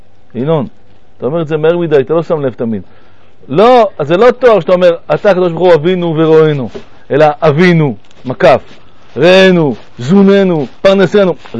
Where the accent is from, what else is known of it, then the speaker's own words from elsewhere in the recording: France; בתור ילד שגדל בצרפת